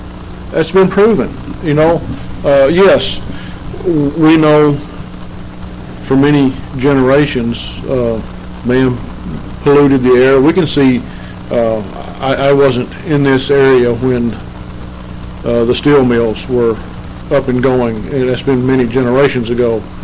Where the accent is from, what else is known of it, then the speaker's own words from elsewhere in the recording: Texas, United States; I can remember growing up in Texas when you would drive from East Texas to Dallas, you could see the pollution